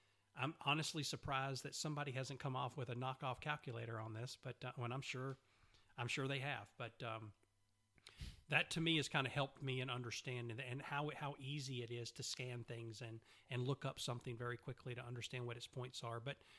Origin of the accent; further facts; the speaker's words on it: Macon, Georgia, United States; And my family growing up in Macon, Georgia, we had our share